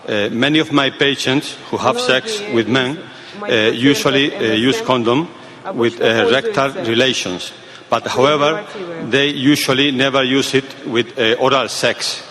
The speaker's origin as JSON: {"language": "English", "country": "Spain", "said": "from Spain."}